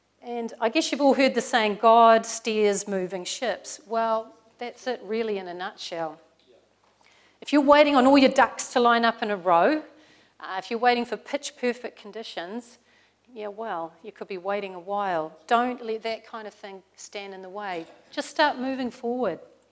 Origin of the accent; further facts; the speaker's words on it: New Zealand; As a New Zealander, I thought I was back home.